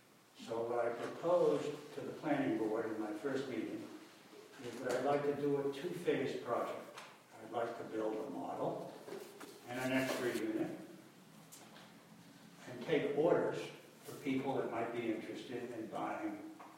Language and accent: English; Catskill, New York, United States; but I grew up in Catskill and I went to Catskill High School.